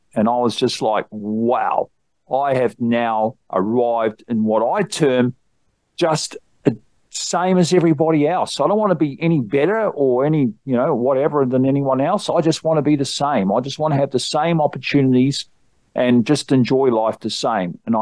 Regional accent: Australia; because I'm an Australian author

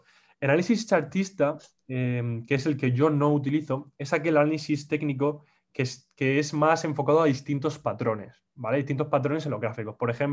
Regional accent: Murcia, Region of Murcia, Spain; now in Madrid, Spain; yo soy un chico de Murcia que vive actualmente en Madrid

